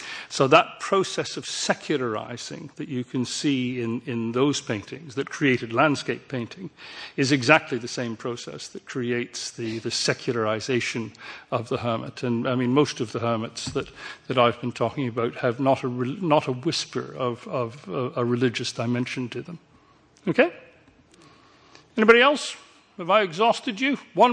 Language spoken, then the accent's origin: English; England, United Kingdom; you'll know from … that although I'm English, I have Scottish roots.